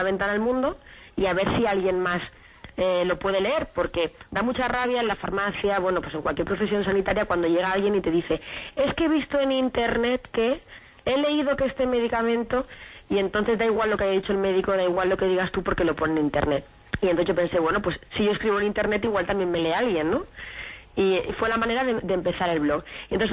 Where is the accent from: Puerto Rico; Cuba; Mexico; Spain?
Spain; Belmonte, Castilla-La Mancha; Pues mira, yo soy de Belmonte, de Cuenca